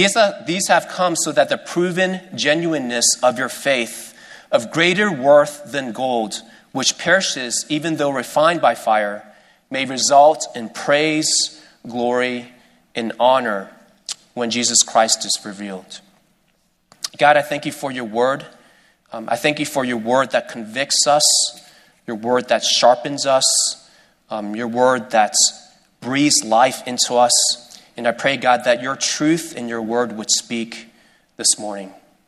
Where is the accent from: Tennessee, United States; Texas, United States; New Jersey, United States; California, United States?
Texas, United States; Houston; I come from Houston, and so my team is the Houston Rockets